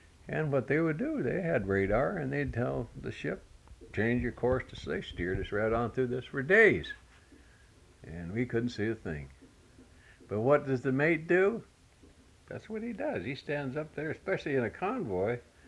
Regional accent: Ireland; Some people, I'm Irish, and I should be superstitious

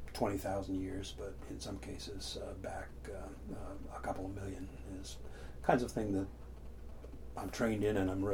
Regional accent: Maine, United States; also born or lived in Florida; having been born and raised in Maine, the opportunity to interview for a job back here in Maine was too good to pass up.

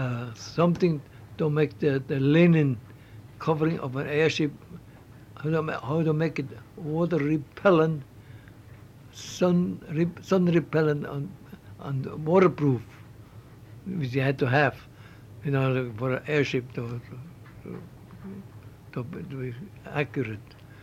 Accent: Switzerland; moved away; the first thing the lady said when she heard I'm from Switzerland

